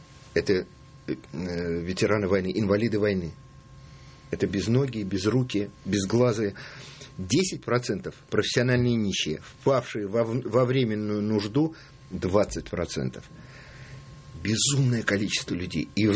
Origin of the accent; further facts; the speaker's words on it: Moscow, Russia; Я вырос на Якиманке. И на пересечении... Ну, я в Егородском переулке вырос.